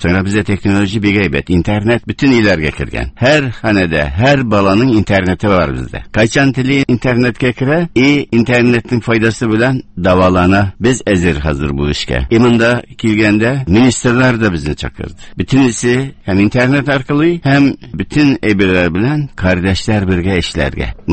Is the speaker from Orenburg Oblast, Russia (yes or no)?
no; Kazan, Tatarstan, Russia; moved away; Менә мин үзем татар кешесе булып, Казаннан киткән кеше булып